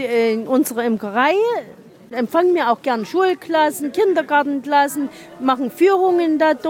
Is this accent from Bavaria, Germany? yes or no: no; Wildenfels, Saxony, Germany; Wir kommen aus dem Zwickauer Land, in Wildenfels, Ortsteil Herdensdorf.